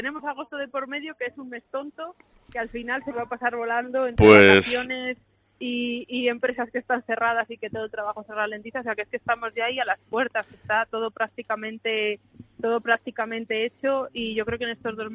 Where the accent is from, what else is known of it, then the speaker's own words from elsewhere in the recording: Salamanca, Castile and León, Spain; Y eso que yo no soy zamorana, que lo digo muchas veces que soy salmantina